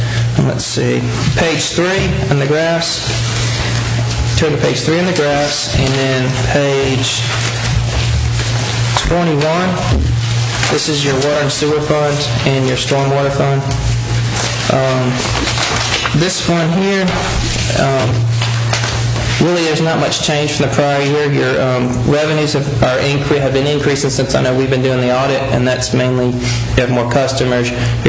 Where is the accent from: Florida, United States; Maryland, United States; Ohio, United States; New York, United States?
Maryland, United States; I read today, kind of shocked. I grew up in Maryland, and most time I don't see.